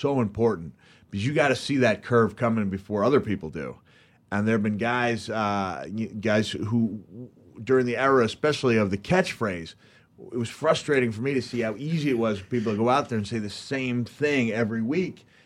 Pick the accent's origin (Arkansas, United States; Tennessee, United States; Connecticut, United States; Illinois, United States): Tennessee, United States; Memphis; And growing up in Memphis, like you said, you would look at it, and how did you term it?